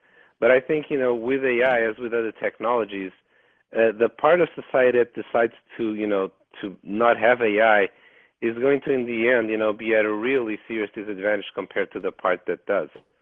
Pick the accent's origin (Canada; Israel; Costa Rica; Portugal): Portugal; moved away as an adult; also born or lived in California; now in Seattle, United States; I grew up in Portugal, right? So I'm originally from Europe. And then I came to the United States for my PhD, which I got in California.